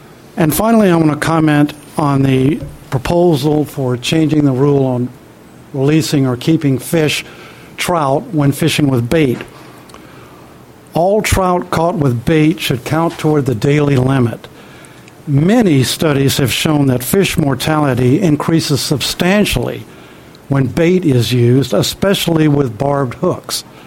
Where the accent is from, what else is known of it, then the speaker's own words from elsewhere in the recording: Granite Falls, United States; from Granite Falls.